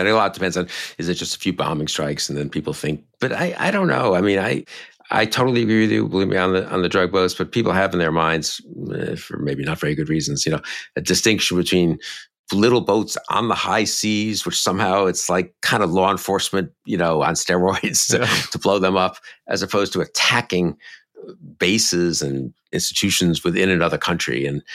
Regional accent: New York City, New York, United States; But where I grew up in the Upper West Side is in that district, solidly in that district, and went to high school there and went to Zabar's.

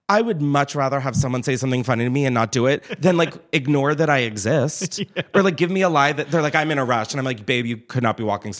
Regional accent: Delaware, United States; I saw him and I'm like from Delaware.

